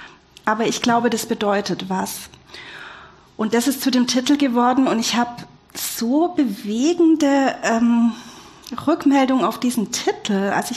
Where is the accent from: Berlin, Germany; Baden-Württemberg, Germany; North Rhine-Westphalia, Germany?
Baden-Württemberg, Germany; ich bin Schwäbin